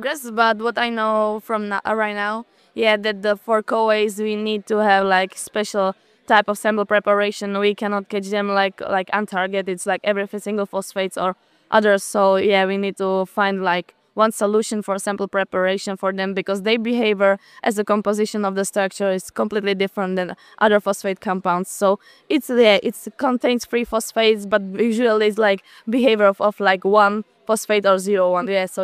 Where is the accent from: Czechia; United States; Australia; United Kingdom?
Czechia; English is a second language; I'm from Czech Republic, from University of Pardubice.